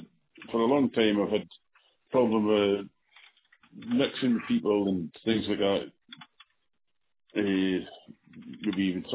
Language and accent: English; Inverness, Scotland, United Kingdom; it's because I came from Inverness and that you were fucking bullied rotten by the lot down here because they think you came from the Highlands and you're running through the field chasing sheep, you know?